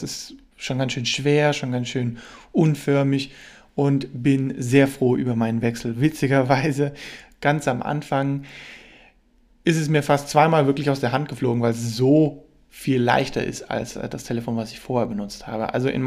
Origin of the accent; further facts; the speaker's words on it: Germany; Aber bei uns in Deutschland, glaube ich, ist es so, dass überwiegend die Leute sagen, okay, ich möchte das mal probieren